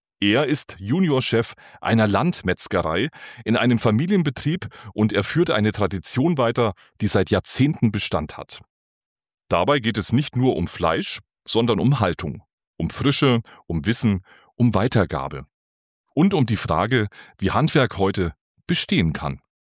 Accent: Bavaria, Germany; born there; accent: Franconian; Also du bist wie ich gebürtiger Franke. Das hört man uns beiden auch an.

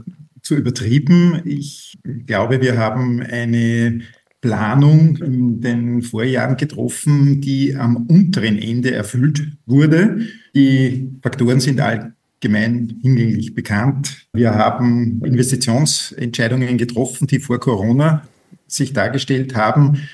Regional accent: Linz, Upper Austria, Austria; Ich komme aus Linz

